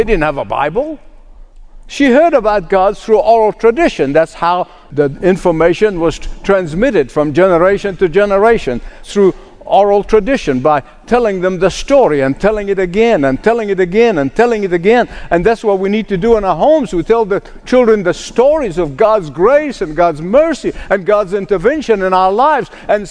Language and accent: English; Egypt; born or raised there